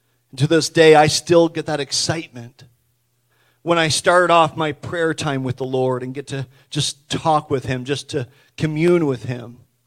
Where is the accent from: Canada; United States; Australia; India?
Canada; Hatfield Point, New Brunswick; a young man growing up in Hatfield Point. It's not a very big area. It's all farmland and a community of maybe 500 people.